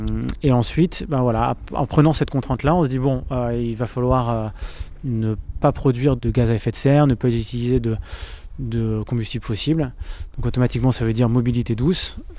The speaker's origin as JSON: {"language": "French", "town": "Rennes", "region": "Brittany", "country": "France", "tie": "born or raised there", "said": "Quand j'étais petit, j'ai grandi à Rennes"}